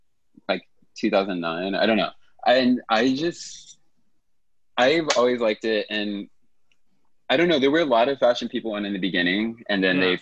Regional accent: Washington, District of Columbia, United States; now in New York, United States; Our nation's capital. DC area, but I've been in New York for 16 years as of last month.

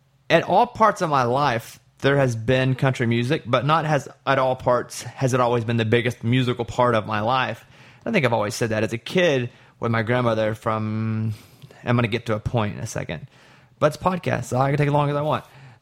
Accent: Arkansas, United States; I'm from Arkansas, so. And in Arkansas, you love

